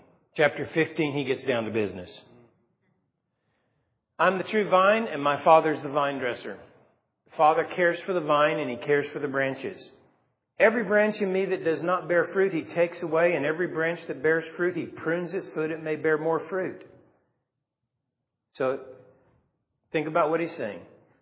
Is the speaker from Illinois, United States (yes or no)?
no; Texas, United States; I'm from Texas.